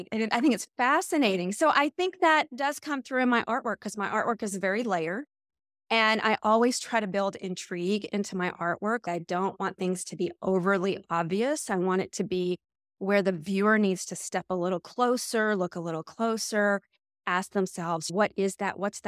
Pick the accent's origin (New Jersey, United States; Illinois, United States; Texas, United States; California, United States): Texas, United States; now in Tampa, United States; So I grew up in Texas. You'll see actually a lot of that in some of the weird sayings that I have.